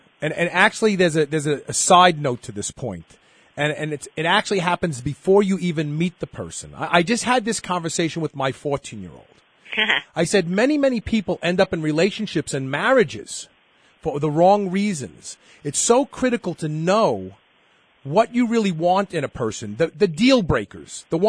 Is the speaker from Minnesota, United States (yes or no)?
no; Brooklyn, New York, United States; we have an old saying when I grew up in Brooklyn on the streets, and I heard my father use this term first.